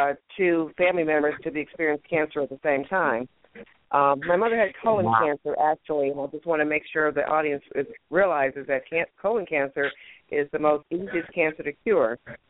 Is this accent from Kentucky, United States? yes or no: no; Akron, Ohio, United States; Well, I'm from Akron, Ohio.